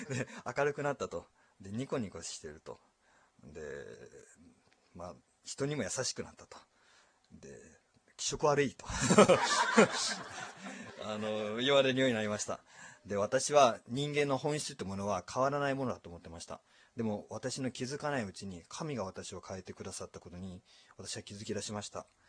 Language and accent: Japanese; Kagoshima, Japan; 鹿児島県生まれ、鹿児島県育ち、そして、幼稚園に通うことになります。